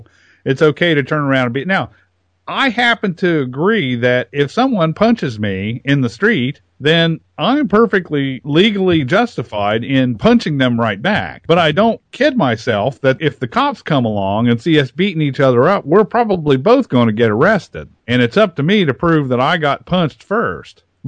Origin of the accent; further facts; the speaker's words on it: Kansas, United States; born there; no, I was born in Kansas, folks. You know, my name may be German, but my family hasn't been in Germany for about 5 or 6 generations